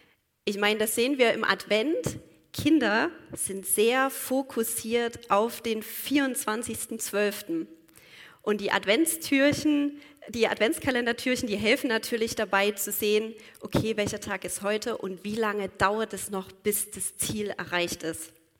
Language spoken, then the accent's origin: German; Saxony, Germany; Ich komme aus einem Ort, der wird das Tor zum Erzgebirge genannt.